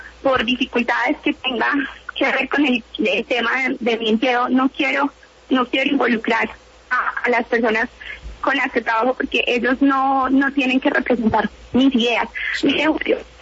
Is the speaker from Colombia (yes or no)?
yes; Colombia; Yo no soy uribista, yo no soy santista, yo soy colombiana.